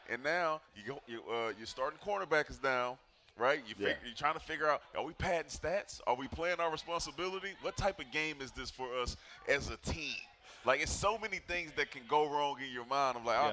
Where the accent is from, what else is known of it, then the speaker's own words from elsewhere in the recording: Houston, Texas, United States; You know, so I'm from Houston.